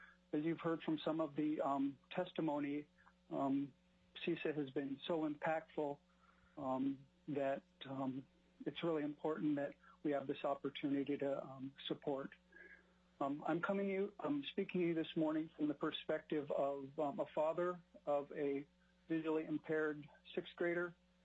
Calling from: Bethel, Alaska, United States; I'm calling from Bethel this morning.

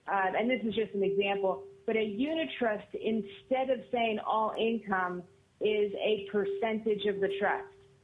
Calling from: Homer, Alaska, United States; I'm calling you from Homer, Alaska today.

